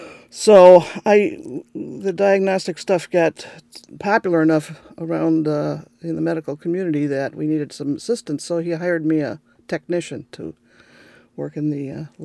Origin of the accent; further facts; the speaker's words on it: Iowa, United States; So I was born in Iowa, actually.